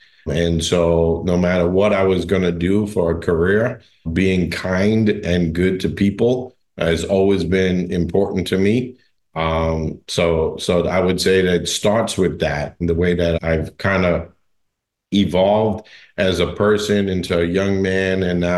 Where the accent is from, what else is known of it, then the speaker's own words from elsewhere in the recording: New York, United States; So while I was born in New York, a lot of my family still lives in Trinidad and Tobago. And so I grew up with a lot of Caribbean influence in my life. And growing up in New York, there's a lot of different cultures